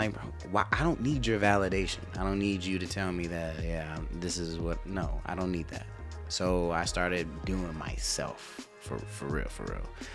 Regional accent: Clarksville, Tennessee, United States; growing up in Clarksville, mm-hmm. and I grew up here too as well

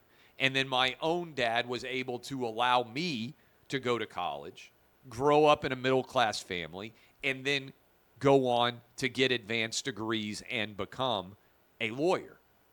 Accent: Nashville, Tennessee, United States; which is why I grew up in Nashville

